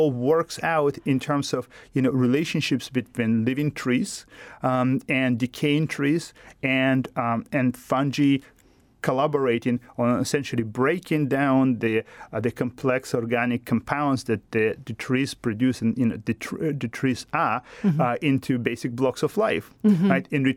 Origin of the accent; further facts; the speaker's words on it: Russia; now in Alaska, United States; Now, growing up in Russia, Russians are known for their love for mushrooms.